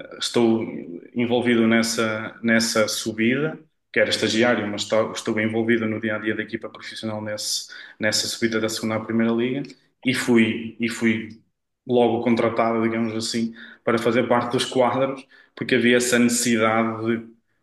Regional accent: Bragança, Portugal; Vim de Bragança, cheio de ambição

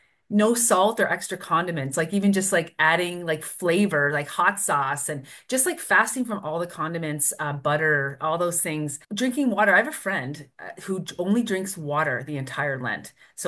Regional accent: Canada; just as a Canadian, getting out of the minus 40 temperatures that we had last week

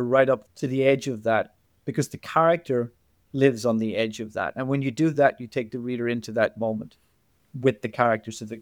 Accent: Ireland; The thing about being an Irish writer is there is an irreverence.

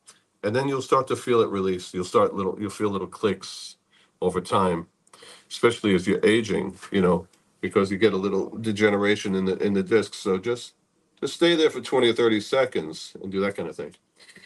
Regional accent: New York, United States; there was a feeling like I've never felt in New York, and I grew up in New York.

